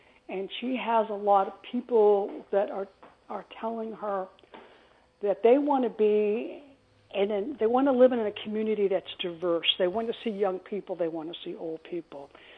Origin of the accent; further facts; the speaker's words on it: Boston, Massachusetts, United States; now in Connecticut, United States; after growing up in Boston and being used to living in a college town my whole life